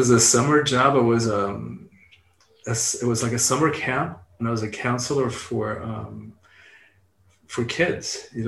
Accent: Cuba; So grew up really tight. I mean, so much I could say about those years growing up in Cuba.

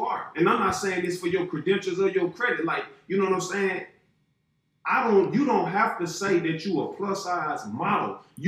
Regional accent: Southern United States, United States; growing up in the South. And I've always grown up around so-called plus-size women.

